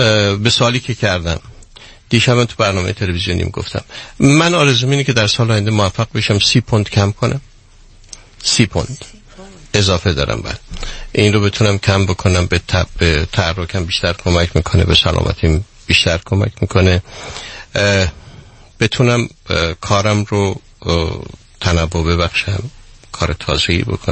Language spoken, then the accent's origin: Persian; Tehran, Tehran Province, Iran; من در چیز در کوچه دردار خیابون ری متولد شدم. بعد خیلی که تحرک طبقاتی پیدا کردم رفتم پشت رسومات، یعنی خیابون ایران مهر بین میدون شهناز و میدون جاله، و بعدش که باز تحرک طبقاتی پیدا کردم رفتم به تهران نو